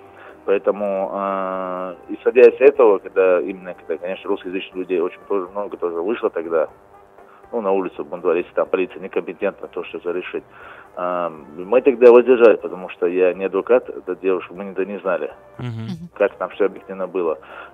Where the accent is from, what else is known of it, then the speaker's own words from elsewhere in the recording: Chechnya, Russia; я сам уроженец Чеченской Республики и представитель главы Чеченской Республики